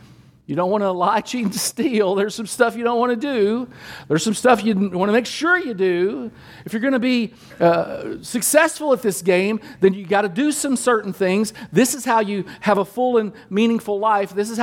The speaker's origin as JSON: {"language": "English", "town": "Danville", "region": "Kentucky", "country": "United States", "tie": "born or raised there", "said": "Now, I grew up in Danville, Kentucky. My buddy Mike Wilson lived right up the street."}